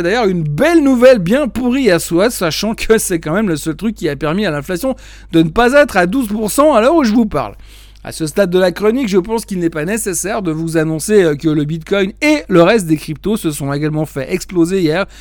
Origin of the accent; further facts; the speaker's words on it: Geneva, Switzerland; comme je suis genevois